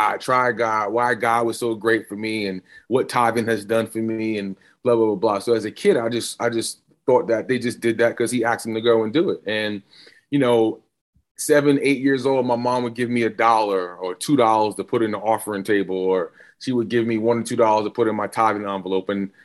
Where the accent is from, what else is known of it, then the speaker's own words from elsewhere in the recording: Riverhead, New York, United States; So I grew up in Riverhead, New York, and you know, as I look back over my life, you know, I truly give credit to my mother.